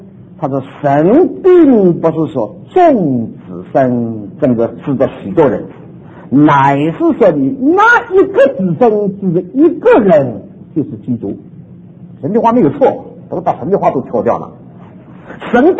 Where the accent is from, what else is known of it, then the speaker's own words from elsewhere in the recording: China; 我也常常想到我们中国人呢，就常常去说我们中国欲望历史。哎呦，我们中国的欲望历史多辉煌，我们欲望历史多荣耀。